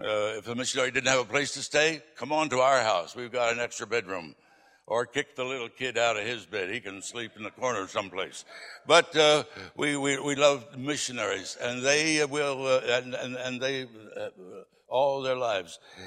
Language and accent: English; New Jersey, United States; born there; I was born in South Jersey. My parents, we were members of a church in Philadelphia, and we'd go to Philadelphia every week for church services.